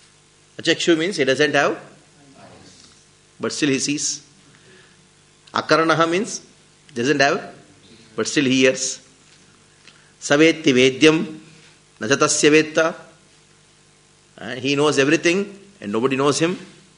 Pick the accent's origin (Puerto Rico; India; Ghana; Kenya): India; South India; Once I was giving a lecture in South India, in my hometown.